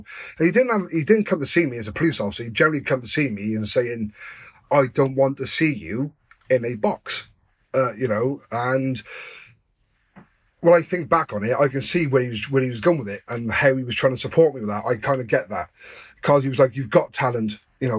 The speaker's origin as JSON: {"language": "English", "town": "Newport", "region": "Wales", "country": "United Kingdom", "tie": "born or raised there", "said": "the main police officers around Dufferin, where I grew up in Newport, and they knew us down to a T."}